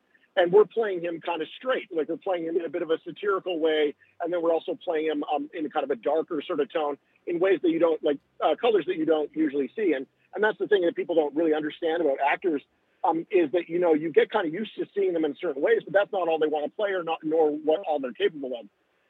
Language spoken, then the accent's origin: English; Canada; now in Los Angeles, United States; So I live in Los Angeles, like I mentioned, I'm from Canada originally